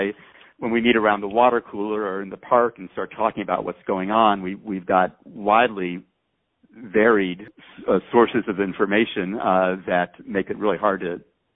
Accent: Phoenix, Arizona, United States; When I was growing up in Phoenix, Arizona, if I wanted to watch baseball, I had to wait for the weekly game of the week on Saturday mornings.

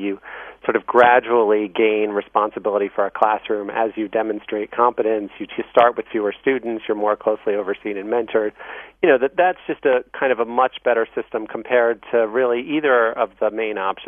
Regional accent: Baltimore, Maryland, United States; You know, I grew up in Roland Park. I played baseball with kids from all over the city

